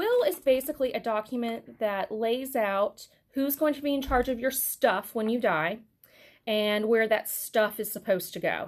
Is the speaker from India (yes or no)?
no; Lexington, Kentucky, United States; I am from Lexington originally, grew up in the city, was raised here.